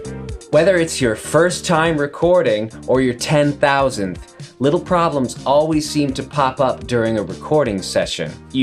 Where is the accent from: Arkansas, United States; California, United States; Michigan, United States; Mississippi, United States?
Michigan, United States; Detroit; I'm from the Detroit area. So is Colin. And we love that sound.